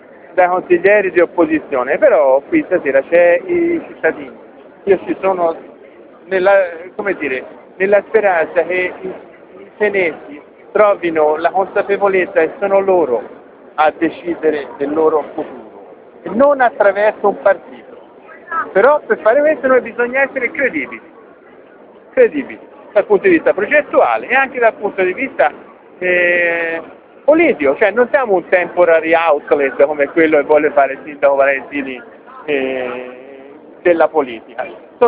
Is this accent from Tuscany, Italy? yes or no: yes; Siena, Tuscany, Italy; Quindi noi siamo di Siena